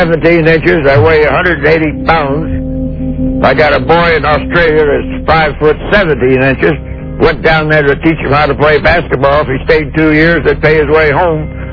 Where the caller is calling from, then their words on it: Red Bluff, California, United States; Red Bluff. Two words.